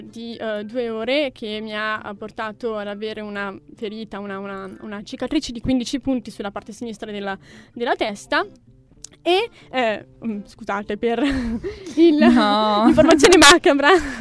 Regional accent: Borgomanero, Piedmont, Italy; now in Milan, Italy; io ho 20 anni, purtroppo mi sento vecchia, sono dalla provincia di Novara, un piccolo paesino che si chiama Borgomanero. E abito qua da lunedì al venerdì a Milano

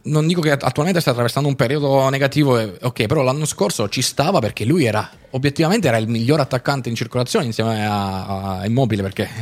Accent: Giulianova, Abruzzo, Italy; io sono di Giulianova

